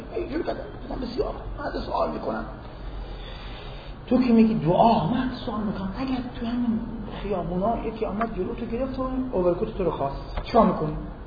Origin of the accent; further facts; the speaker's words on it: Iran; که احساس نکنه من ایرانی هستم